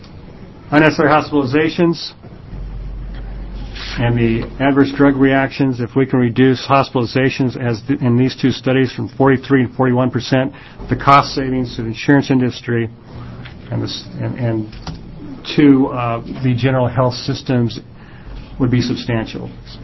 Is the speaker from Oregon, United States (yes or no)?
yes; Oregon, United States; In my hometown, I receive referrals from a surgeon in Corvallis and in Albany